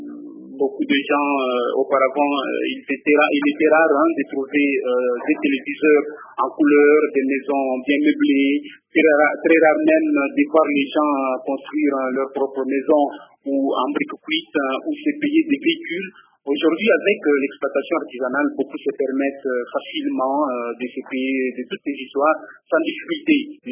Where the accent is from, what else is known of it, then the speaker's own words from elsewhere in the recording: Katanga, DR Congo; la rentrée de la saison pluvieuse ici chez nous au Katanga